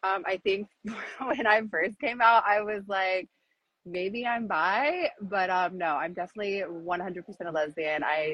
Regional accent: Southern US, United States; I was like completely brainwashed by society and like growing up in the South.

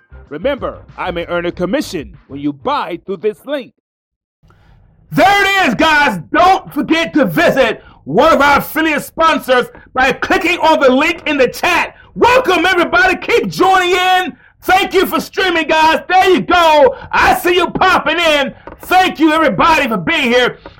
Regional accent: Alabama, United States; 5,700 are right here in my home state of Alabama. That's right, right here in Alabama.

